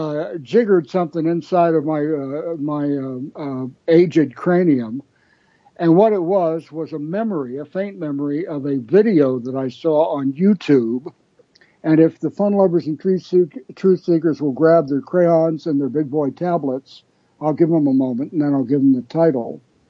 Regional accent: Washington, D.C. area, United States; In my hometown, just outside of D.C., every summer, professional wrestling would come to town

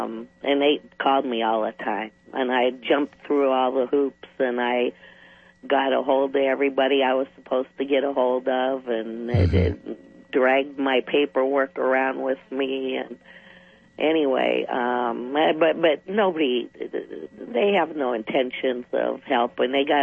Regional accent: Pennsylvania, United States; No, I'm originally from Pennsylvania.

